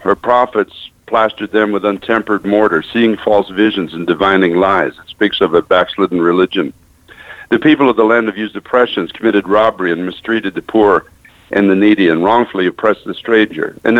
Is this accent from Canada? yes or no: yes; Canada; moved away as an adult; now in United States; now I came into this country as a Canadian. I've been here now 24 years. I'm now an American citizen.